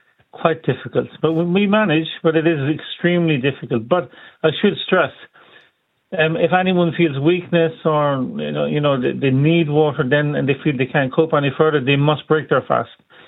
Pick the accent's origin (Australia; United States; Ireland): Ireland; I'm Irish, so those who are from the Arab worlds, from Pakistan or India, Bangladesh, who enjoy their type of food